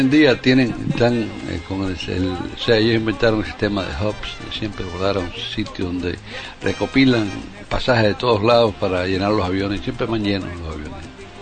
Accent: Cuba; moved away; Cuba, cuando yo salí de Cuba, 6 millones y medio de habitantes.

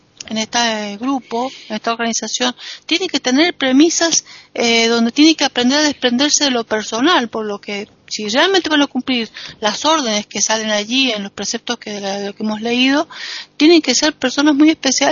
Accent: Argentina; será porque soy argentina, en la historia nuestra, que es muy interesante

